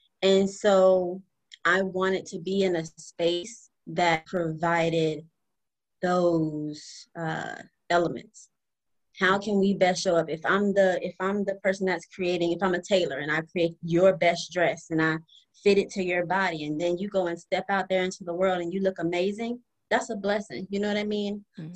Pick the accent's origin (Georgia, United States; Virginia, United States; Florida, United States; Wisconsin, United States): Florida, United States; I'm not going to tarry, as my grandma would say, because I'm from Florida, near Alabama.